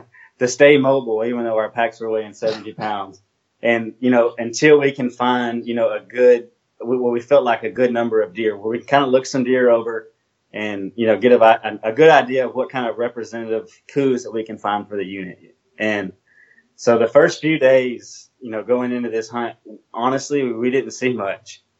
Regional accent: Texas, United States; we're from Texas, so it's hot, you know, so we're used to heat.

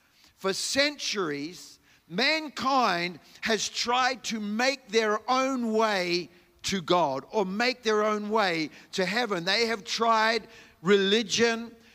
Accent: New Zealand; born there; Well, if you haven't picked up from my accent already, I was born in New Zealand.

